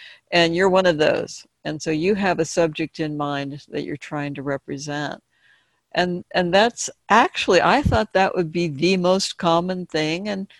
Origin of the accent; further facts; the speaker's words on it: Butano Canyon, California, United States; I'm also from Butte-No Canyon, and it's a lovely and wonderful place.